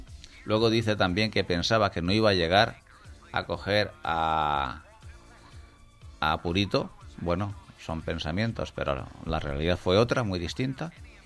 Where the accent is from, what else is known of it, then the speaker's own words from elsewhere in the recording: Spain; a mí me ha dejado muy mal sabor de boca como español